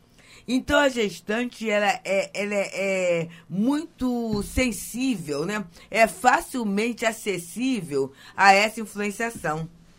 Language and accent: Portuguese; Rio de Janeiro, Brazil; Olha, eu sou carioca, né? Sou carioca, estou aqui, vivo na cidade, a cidade maravilhosa